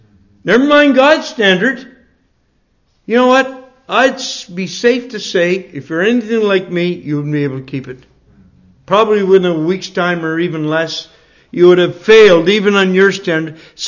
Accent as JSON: {"language": "English", "region": "Nova Scotia", "country": "Canada", "tie": "born or raised there", "lives_now": "Bicester, United Kingdom", "said": "You can tell by my accent that I'm not from Bicester. I'm from a place in Nova Scotia, which is on the east coast of Canada. And there's a little island there called Cape Breton."}